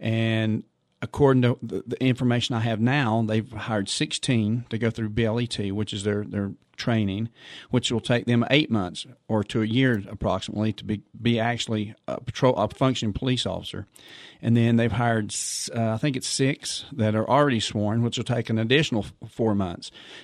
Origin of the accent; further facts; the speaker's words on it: Asheville, North Carolina, United States; Well, for starters, I was raised in Asheville. I was born and raised here. I grew up in West Asheville. I currently live in South Asheville.